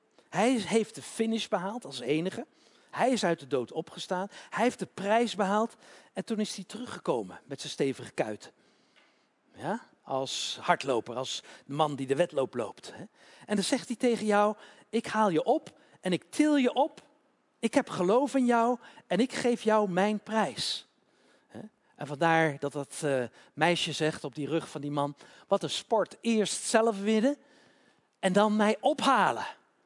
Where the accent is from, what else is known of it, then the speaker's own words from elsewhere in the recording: Utrecht, Netherlands; Ik kom uit Utrecht, hè.